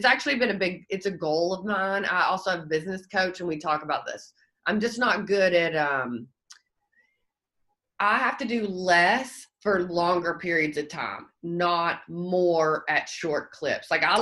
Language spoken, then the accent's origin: English; Southern US, United States; I'm from the South, and I thought, like, I'm from a small town, so I thought I was really from the country